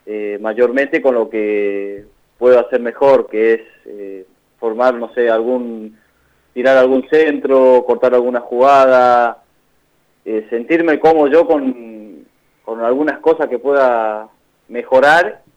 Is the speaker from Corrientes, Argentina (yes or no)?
yes; Corrientes, Argentina; somos muchos correntinos